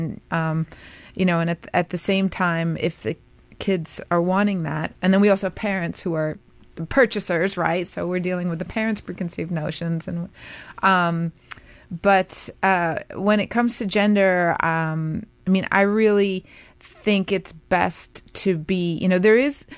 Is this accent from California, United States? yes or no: no; New York City, New York, United States; I grew up in New York City, and I went to a school called the Marymount School